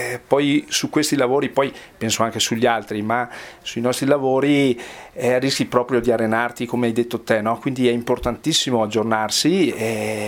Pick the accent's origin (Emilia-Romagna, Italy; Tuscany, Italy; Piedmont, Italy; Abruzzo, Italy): Piedmont, Italy; Canale; io sono nato qua a Canale e sono affezionato al paese qui di Canale